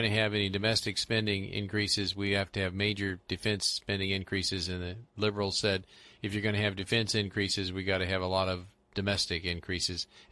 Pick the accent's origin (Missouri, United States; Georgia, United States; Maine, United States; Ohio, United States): Missouri, United States; St. Louis; I don't remember the exact name of the newspaper when I was growing up in St. Louis